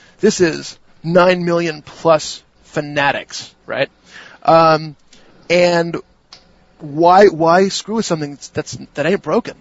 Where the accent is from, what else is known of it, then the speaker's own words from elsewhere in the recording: United States; as an American